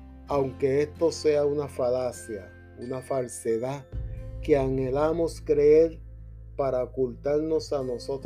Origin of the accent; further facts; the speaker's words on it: Puerto Rico; la violenta situación que vivimos nosotros como puertorriqueños día a día para sobrevivir a duras penas en esta sociedad